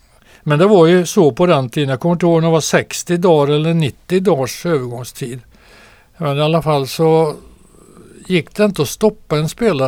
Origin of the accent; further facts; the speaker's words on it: Skara, Västra Götaland County, Sweden; also born or lived in Lidingö; Jo, snabbt så växte jag upp i Skara. Eller först på Lidingö då, men sen i Skara. Flyttade ifrån Skara till Karlstad och gick på tekniskt gymnasium där